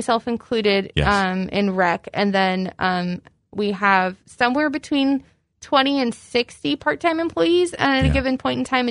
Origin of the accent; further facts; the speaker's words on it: Galesburg, Illinois, United States; Grew up here, graduated from Galesburg High School.